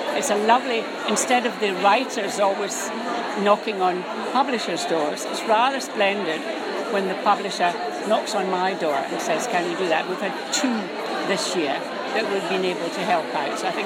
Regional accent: Scotland, United Kingdom; Ian Rankin, the crime novelist, I know him because we're both Scottish.

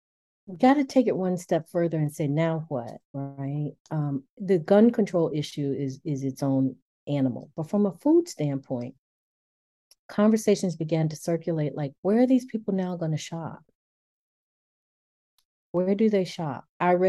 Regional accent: Buffalo, New York, United States; The shooting that occurred in Buffalo, New York, several months back, which was formerly my hometown.

